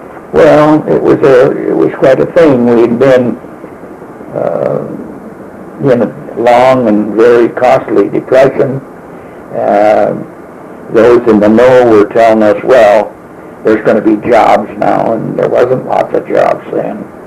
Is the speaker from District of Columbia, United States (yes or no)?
no; Minnesota, United States; I came from Minnesota, a wooded, flat country with lots of lakes.